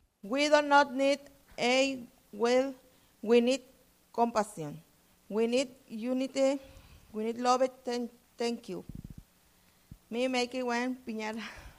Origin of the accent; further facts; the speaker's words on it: Mexico; now in United States; I am from Mexico.